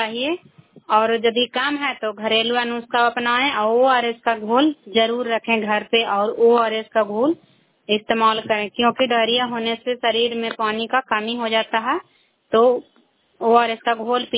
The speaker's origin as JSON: {"language": "Hindi", "country": "India", "said": "मैं करार ब्लॉक से बिलोंग करती हूँ।"}